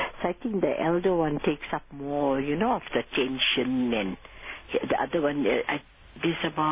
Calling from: Mpumalanga, South Africa; I'm phoning from Mpumalanga.

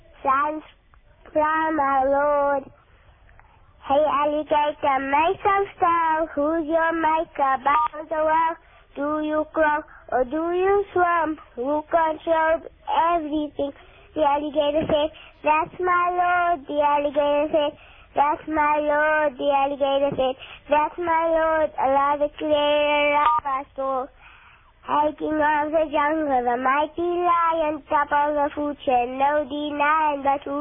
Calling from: Kimberley, Northern Cape, South Africa; Kimberley.

